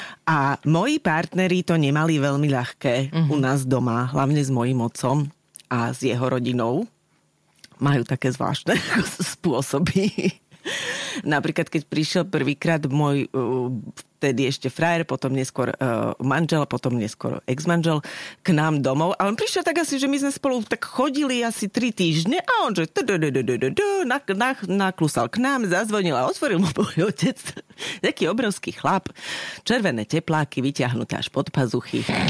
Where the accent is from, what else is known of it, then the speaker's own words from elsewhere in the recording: Petržalka, Bratislava Region, Slovakia; Ale ja som z Petržalky.